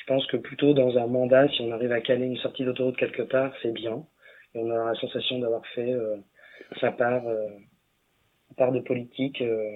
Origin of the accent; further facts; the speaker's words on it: Blois, Centre-Val de Loire, France; Je suis né à Blois et j'ai grandi là-bas. Quand j'étais, je n'ai que 35 ans